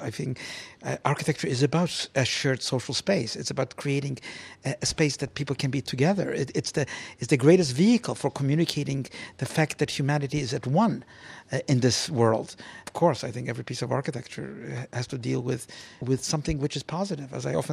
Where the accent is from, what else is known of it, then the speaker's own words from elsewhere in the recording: Poland; moved away; I grew up under communism in Poland until we were able to leave.